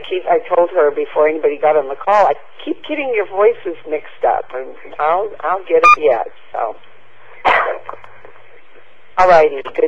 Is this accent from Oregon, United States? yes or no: no; Washington, United States; accent: West Coast; I'm from Washington State. I probably have a West Coast accent.